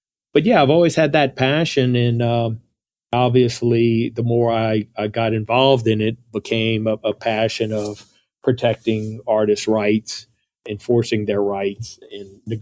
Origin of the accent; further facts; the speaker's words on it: Lafayette, Louisiana, United States; I grew up in Lafayette, Louisiana, which is Cajun Creole country.